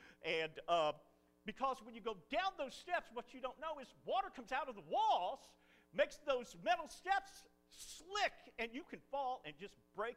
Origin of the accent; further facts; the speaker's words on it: Ohio, United States; I grew up in Ohio.